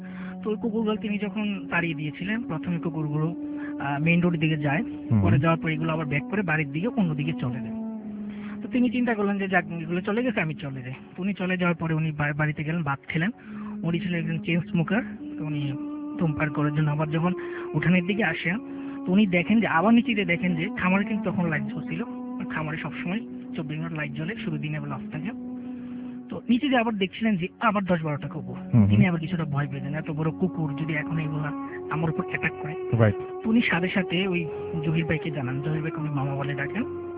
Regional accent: Comilla, Chittagong Division, Bangladesh; now in Dhaka, Bangladesh; কুমিল্লা থেকে এসেছি, কিন্তু ঢাকায় নোয়াখালীতে থাকি।

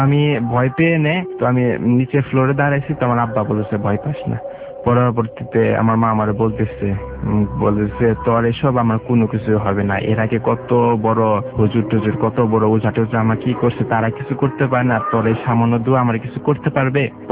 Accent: Dhaka, Dhaka Division, Bangladesh; আমি ঢাকা মহাপুর থেকে এসেছি।

